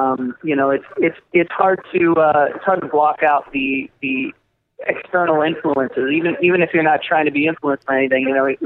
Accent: California, United States; at least for me personally, I grew up in Southern California, so maybe I'm a bit biased

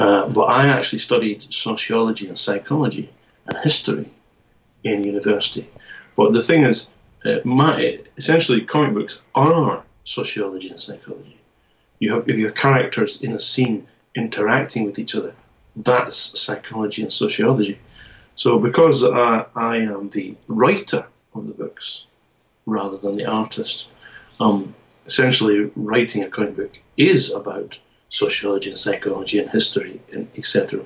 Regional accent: Scotland, United Kingdom; now in Japan; Okay, well, I'm from Scotland, UK.

